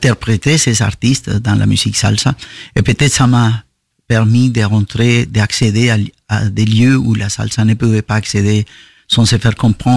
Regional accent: Chocó, Colombia; Je viens d'une région de la Colombie où tous les esclaves ont fui. Je suis né dans ces régions, les régions de Choco.

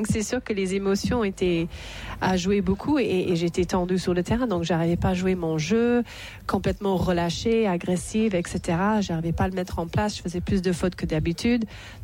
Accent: France; Roland-Garros, 94, j'avais 19 ans. En plus de ça, c'était Roland-Garros en tant que Française.

